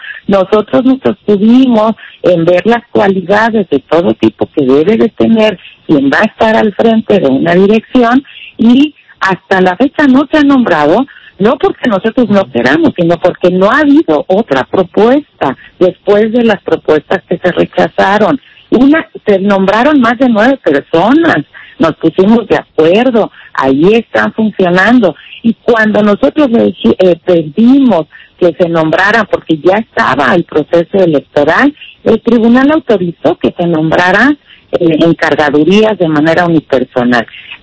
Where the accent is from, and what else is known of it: Mexico